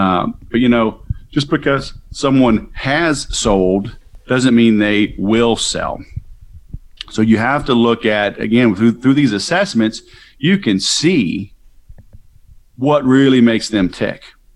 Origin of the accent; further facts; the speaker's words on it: the South, United States; I grew up in the South. I have seven kids.